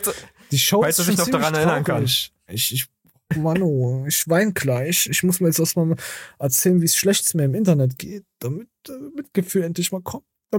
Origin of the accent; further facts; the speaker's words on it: Berlin, Germany; ich glaube auch als Berliner ist es eigentlich egal, wie alt du bist.